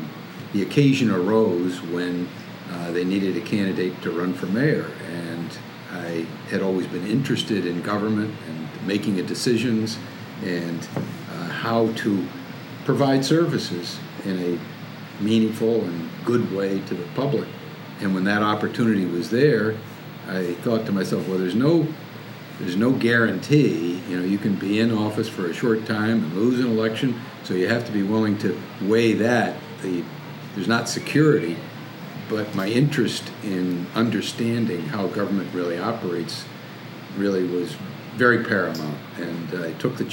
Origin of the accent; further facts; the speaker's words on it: Wallingford, United States; also born or lived in Pennsylvania; I grew up first in Pennsylvania, and then I was 6 or 7, and my family moved to Wallingford. And then I have lived in Wallingford ever since.